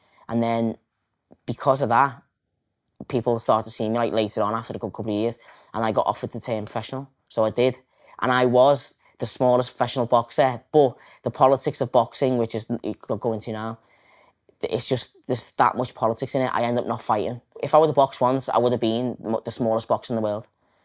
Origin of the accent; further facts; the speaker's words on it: Liverpool, North West England, United Kingdom; I'm 36 years old. I'm from Liverpool and I'm a stuntman.